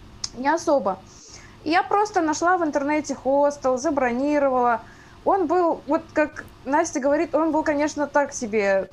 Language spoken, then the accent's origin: Russian; Kazan, Tatarstan, Russia; now in Saint Petersburg, Russia; я родом из Казани, но я сейчас в Питере, и 5 лет назад я поехала в Казань.